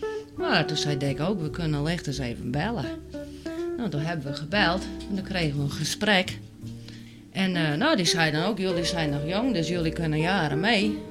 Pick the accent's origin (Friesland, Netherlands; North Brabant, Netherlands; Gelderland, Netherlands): Friesland, Netherlands; Rijnwouden; Ik kwam zelf uit Rienwouden.